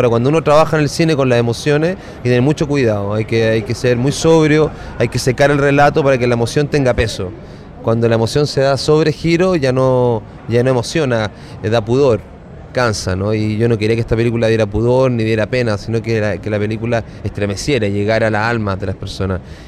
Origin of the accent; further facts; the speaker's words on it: Chile; moved away; Yo soy muy orgulloso de ser chileno, me crié en Chile, tengo mi mundo creativo allá, tengo mis grandes amigos allá